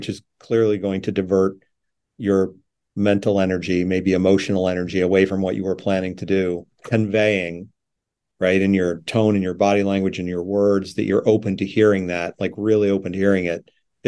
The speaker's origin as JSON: {"language": "English", "country": "United States", "said": "You're a Brit, I'm an American."}